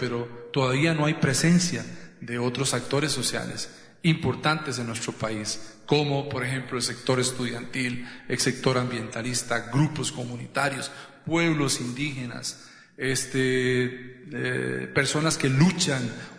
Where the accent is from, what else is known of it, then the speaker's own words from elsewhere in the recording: Costa Rica; mi privacidad como ciudadano costarricense